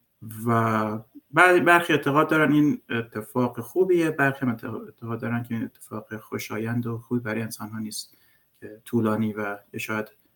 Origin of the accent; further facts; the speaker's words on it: Iran; born there; ما دهه 60 هم اول دهه 60 تو ایران به دنیا اومدیم